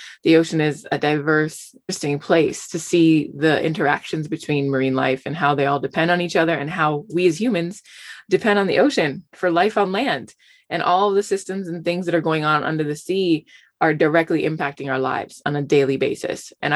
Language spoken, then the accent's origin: English; Miami, Florida, United States; I fell in love with nature and specifically the ocean as a child growing up in Miami.